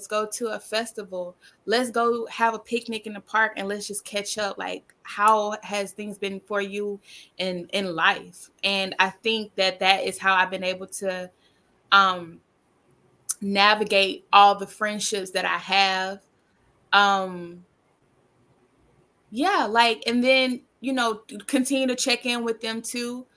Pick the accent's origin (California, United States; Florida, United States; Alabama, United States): Alabama, United States; Mobile; now in New York, United States; because even though I'm from Mobile, Alabama, I'm a very proud Southern girl, and I'm not about to come to New York and like change my accent